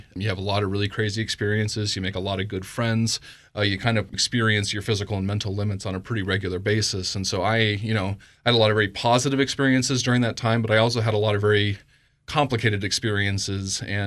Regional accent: Pocatello, Idaho, United States; also born or lived in Southern Arizona, United States / Northern Mexico; And then I'm from Idaho, grew up in Southeast Idaho here in Pocatello. I'm a hometown boy, very proud of it, but was out of the state for quite some time.

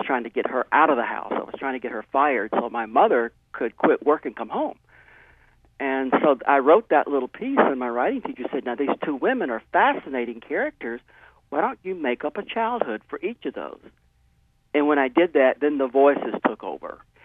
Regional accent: Mississippi, United States; moved away as an adult; I grew up in Mississippi as a kind of a closeted gay man, and I made it until I was 29 years old and then just had to escape.

